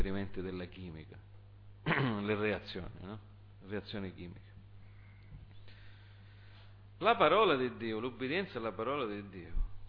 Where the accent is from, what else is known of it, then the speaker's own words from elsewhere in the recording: United States; Io sono cresciuto in America